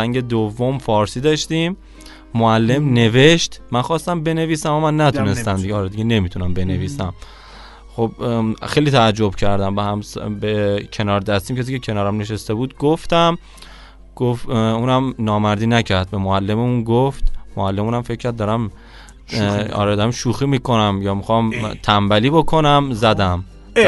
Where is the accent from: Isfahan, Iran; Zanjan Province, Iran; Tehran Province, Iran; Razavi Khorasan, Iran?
Tehran Province, Iran; Tehran; born there; بله متولد تهران.